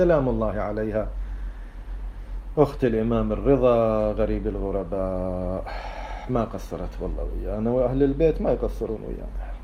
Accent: Basra, Basra Governorate, Iraq; يعني تدري الفاو يعني هنا عندنا بالبصرة أقصى الجنوب على الخليج العربي

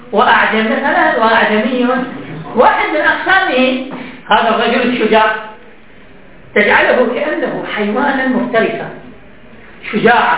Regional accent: Egypt; هو أي بحر كان عندنا في مصر؟

